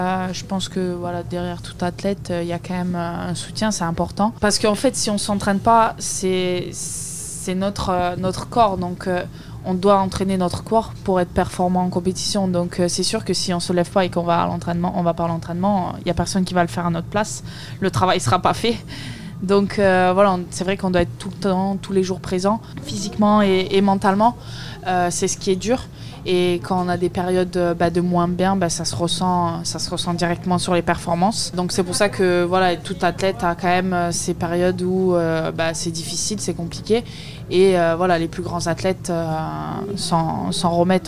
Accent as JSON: {"language": "French", "country": "Mauritius", "tie": "born or raised there", "said": "Je suis d'Île Maurice, donc j'ai toujours eu un pied dans l'eau très petite."}